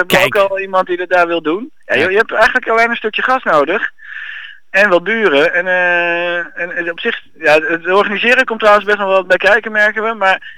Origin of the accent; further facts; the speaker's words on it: Drenthe, Netherlands; Ik ben zelf opgegroeid in Noord-Drenthe. En dat is mijn dorpje. Een stuk groener. En ook een stuk, hoe noem je dat? Wat knusser, kneuterig, gezellig met buren.